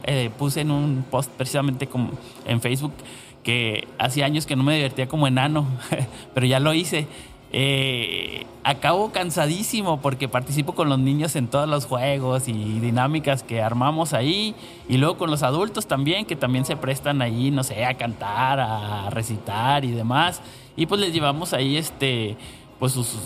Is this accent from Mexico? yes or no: yes; Ciudad Juárez, Chihuahua, Mexico; soy de Juárez, nací, crecí y me desarrollé aquí en Juárez